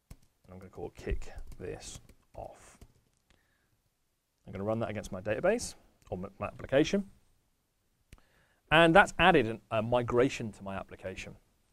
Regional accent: Corby, East Midlands, United Kingdom; So I've got Corby, which is my hometown, and I'm going to give an arbitrary rating of 10 out of 10. I don't live in Corby anymore

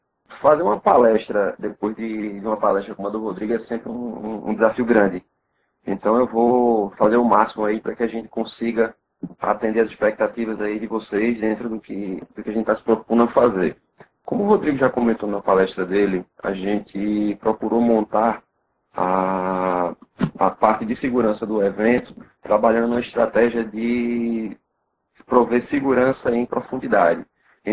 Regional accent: Recife, Pernambuco, Brazil; eu sou consultor de segurança da informação. Sou de Recife, então não estranho meu sotaque.

